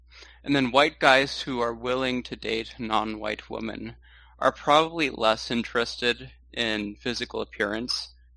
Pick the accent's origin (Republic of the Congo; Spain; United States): Spain; I haven't seen that because I was raised in Spain